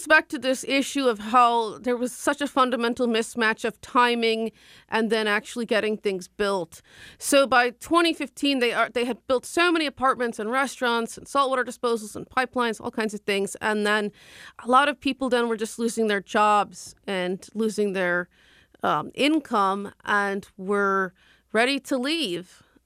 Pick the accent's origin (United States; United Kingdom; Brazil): United States; East Coast; Well, you know, I grew up on the East Coast, and so I get where those journalists are coming from.